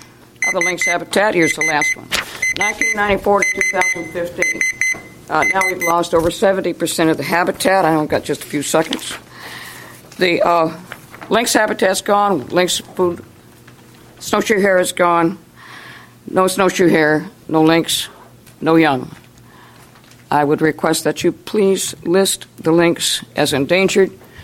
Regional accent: Bellingham, Washington, United States; I'm from Bellingham. I'm a tree farmer out there

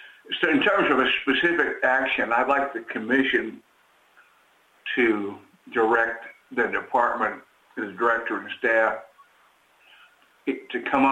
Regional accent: Tacoma, Washington, United States; I'm from Tacoma, Washington.

